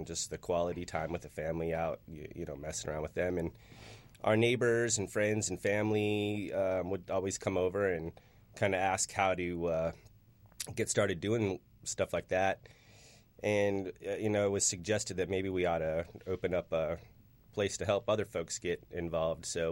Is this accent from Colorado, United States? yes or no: yes; Colorado, United States; Well, I grew up in Colorado, and you know, it's a real agricultural based area as well